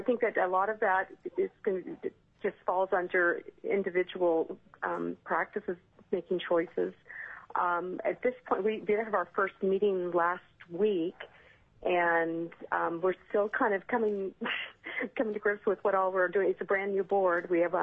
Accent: Anchorage, Alaska, United States; now in Palmer, United States; I reside in Palmer, Alaska. I grew up in Anchorage, and we moved out into the valley about 18 years ago.

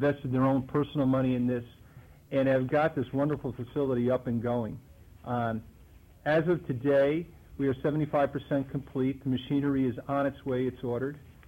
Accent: Connecticut, United States; also born or lived in Arizona / California; now in Alaska, United States; I was born and raised in Connecticut. I've lived in Arizona, California, across the United States.

